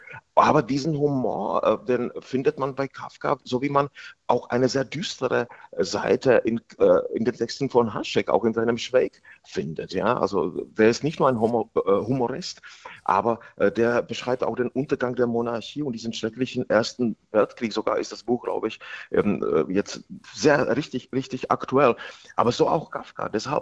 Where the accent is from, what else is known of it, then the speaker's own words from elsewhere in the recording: Bohemia, Czechia; Aber ich weiß, wie ich als Jugendlicher in Böhmen, im böhmischen Paradies, da komme ich her